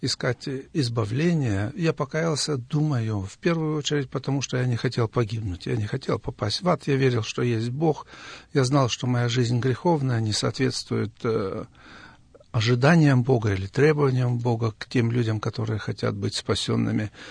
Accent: Kyrgyzstan; also born or lived in Siberia, Russia / Kazakhstan; now in Germany; Я родился в Сибири в 1950 году. Потом мои родители переехали с нами, маленькими детьми, в Казахстан. Из Казахстана, после того, как отец освободился из тюрьмы, мы переехали в Киргизию. А из Киргизии уже, будучи женатым, семейным человеком, я переехал в Литву.

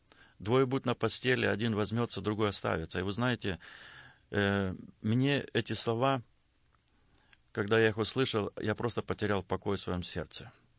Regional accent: Blagoveshchenka, Altai Krai, Russia; now in United States; Я родился и вырос в Западной Сибири, в районном центре поселка Благовещенко. И, ну, если сказать, я вырос там в верующей семье.

